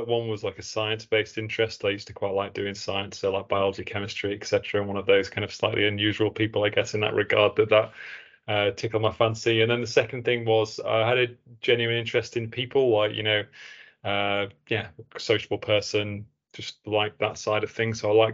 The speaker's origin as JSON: {"language": "English", "region": "East Midlands", "country": "United Kingdom", "tie": "born or raised there", "said": "Grew up over in Lincolnshire. So over in Lincolnshire, I went to school in Hull and then went to university in Sheffield for medical school."}